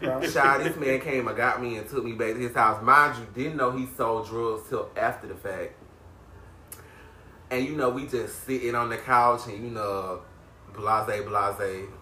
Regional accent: Georgia, United States; Hey, so, if you don't know, if you ain't heard it in the voice, I'm definitely from South Georgia. That's with an F, not a TH, South.

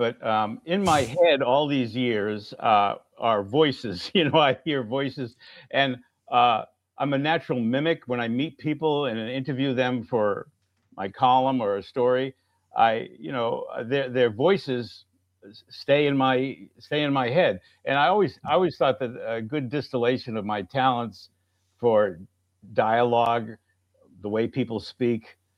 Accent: Massachusetts, United States; accent: Boston; now in Baltimore, United States; Well, when I moved to Baltimore, I had a strong Boston accent. I grew up in Massachusetts.

